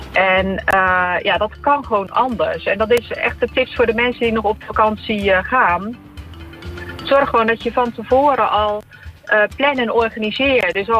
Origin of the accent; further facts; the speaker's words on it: Rotterdam, South Holland, Netherlands; Midden-Nederland, de regio in ieder geval waar ik vandaan kom, het Rotterdamse